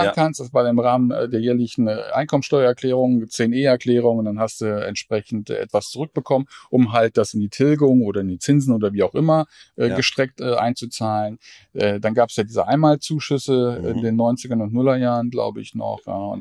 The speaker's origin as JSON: {"language": "German", "town": "Salzgitter", "region": "Lower Saxony", "country": "Germany", "tie": "born or raised there", "said": "Genauso groß, wie sie auch in meiner Heimatstadt in Salzgitter nicht ist."}